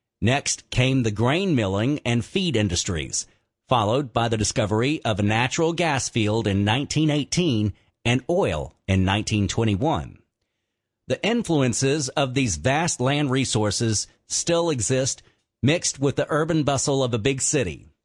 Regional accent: Dimmitt, Texas, United States; One of our favorites is owned by a group of guys from my hometown of Dimmitt.

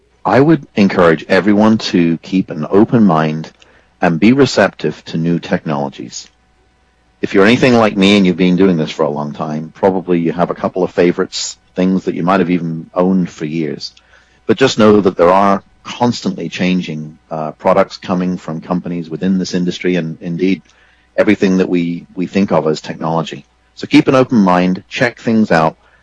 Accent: England, United Kingdom; moved away; So I am from England originally

